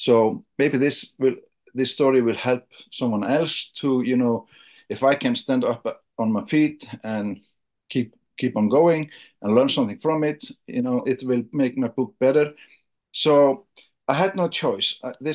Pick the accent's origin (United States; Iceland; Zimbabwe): Iceland; English is a second language; Yeah, the short story, I come from Iceland. I'm an Icelander, and I have been a professional speaker in Iceland now for almost 3 decades